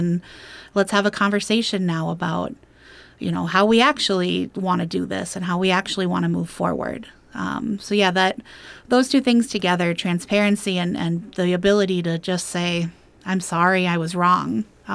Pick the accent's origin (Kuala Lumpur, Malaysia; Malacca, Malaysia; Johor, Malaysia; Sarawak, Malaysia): Malacca, Malaysia; I'm originally from Malacca, and Malacca does this every year.